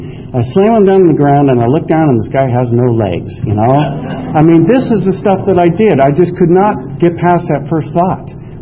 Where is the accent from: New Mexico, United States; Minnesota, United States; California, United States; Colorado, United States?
California, United States; You know, and we're both from Marin County.